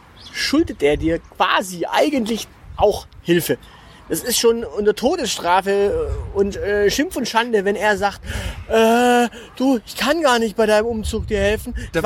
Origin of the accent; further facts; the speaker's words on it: Baden-Württemberg, Germany; Ich bin Schwabe. Ich bin Schwabe.